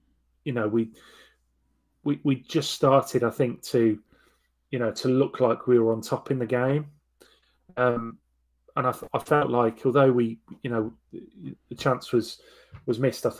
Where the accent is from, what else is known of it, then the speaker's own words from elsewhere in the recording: England, United Kingdom; I'm an Englishman. or an English football fan.